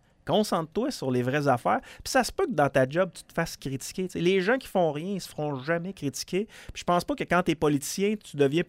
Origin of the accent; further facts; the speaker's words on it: Quebec, Canada; en tant que Québécois